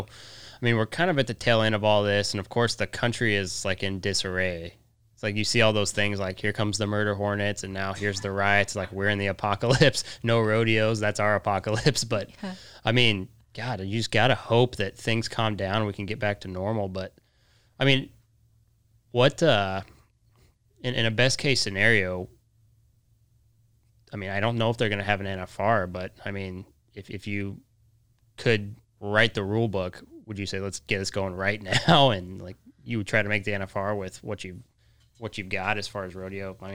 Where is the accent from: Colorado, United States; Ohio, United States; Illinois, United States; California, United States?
Colorado, United States; moved away; Well, that's what's killer here, because I'm from Colorado. When I moved here, it's like starting like April-ish.